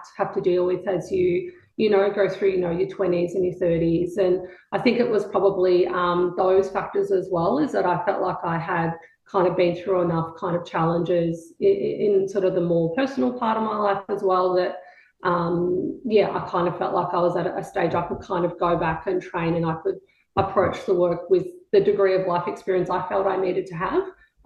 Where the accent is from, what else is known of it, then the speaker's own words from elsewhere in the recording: Williamstown, Victoria, Australia; I think the other thing is that kind of like growing up in Williamstown, like a lot of the players actually lived locally.